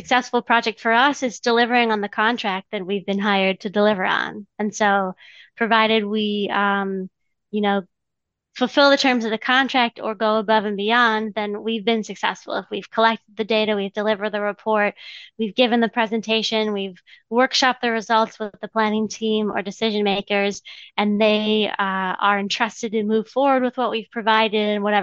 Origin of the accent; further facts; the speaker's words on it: Ohio, United States; I'm from Ohio, and so we would take the long drive every summer and spend 2 weeks in the Old Forge area.